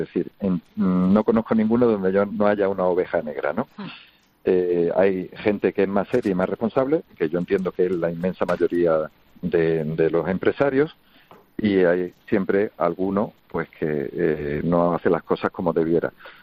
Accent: Andalusia, Spain; yo soy andaluz

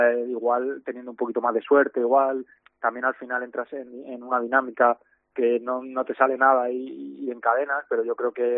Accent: Torrejón de Ardoz, Community of Madrid, Spain; con un equipo de allí de donde soy yo, de Torrejón de Ardoz

